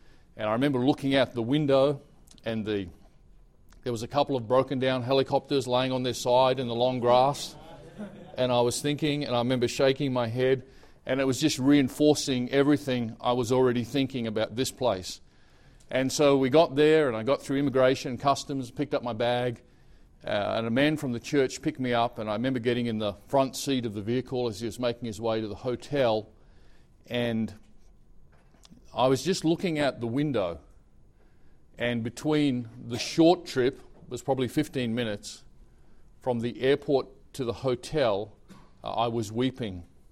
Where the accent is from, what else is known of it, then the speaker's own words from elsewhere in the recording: Australia; I was pastoring in Brisbane, Australia. I'm Australian, if you haven't worked that out. And I was pastoring there for 13 years.